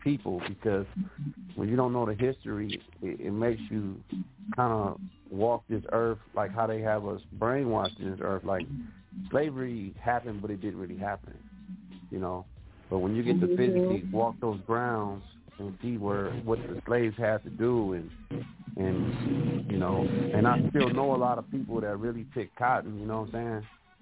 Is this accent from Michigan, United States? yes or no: no; California, United States; See, I'm from California. Y'all just got a little Texas history from me. And I'm from California.